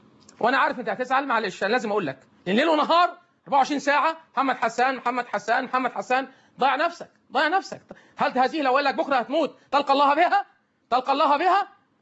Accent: Egypt

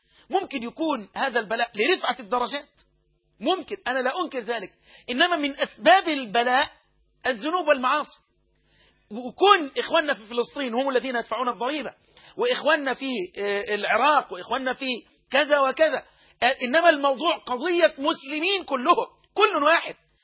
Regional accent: Egypt; هي نقابة الأطباء عندنا في مصر

